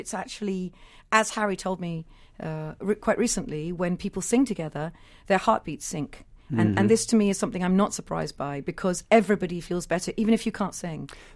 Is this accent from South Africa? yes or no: no; Wales, United Kingdom; now in Los Angeles, United States; my particular upbringing is I am actually Welsh